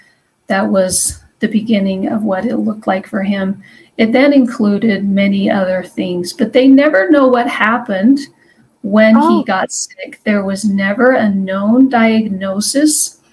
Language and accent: English; Salt Lake City, Utah, United States; I am from Salt Lake City, Utah area, right between the mountains.